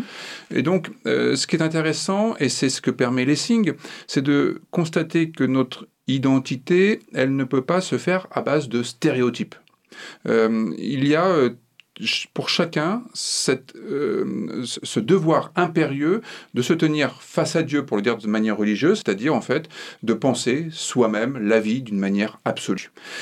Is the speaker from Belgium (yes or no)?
no; France; Là, moi je suis un Français